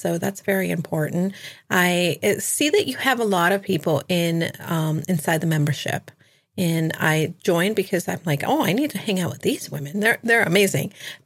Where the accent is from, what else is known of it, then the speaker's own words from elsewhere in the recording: Miami, Florida, United States; I know in El Salvador, in even I grew up in Miami, there were a lot of Cuban immigrants.